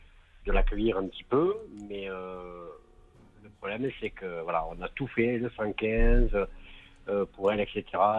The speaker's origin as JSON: {"language": "French", "town": "Toulouse", "region": "Occitanie", "country": "France", "said": "Je suis de Toulouse"}